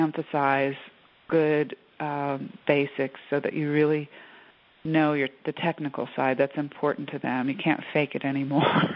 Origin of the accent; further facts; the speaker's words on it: Milwaukee, Wisconsin, United States; Probably because I'm from Milwaukee, and you could buy really good bread there.